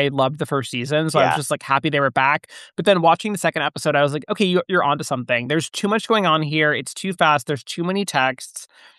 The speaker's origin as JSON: {"language": "English", "region": "California", "country": "United States", "said": "I'm from SoCal and I have a lot of thoughts about moving to Santa Clarita."}